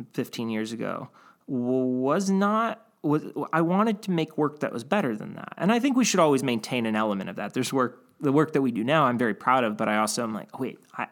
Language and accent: English; Cleveland, Ohio, United States; and I grew up in Cleveland, and one of the things about the industry